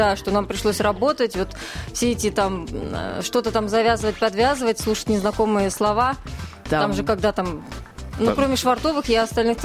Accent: Chelyabinsk Oblast, Russia; я родом из Челябинской области, край озер.

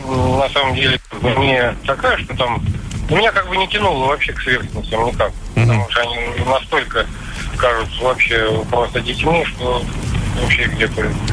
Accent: Moscow, Russia; Мама нас притащила, да, как бы с этой Сибири. Вот, но родился я уже здесь.

